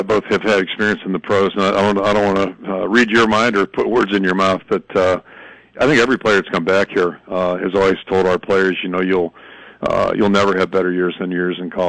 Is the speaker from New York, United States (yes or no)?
no; Pittsburgh, Pennsylvania, United States; also born or lived in Royal Oak, Michigan; I was born in Royal Oak back in 1955 and lived there until third grade. We moved in third grade to Pittsburgh.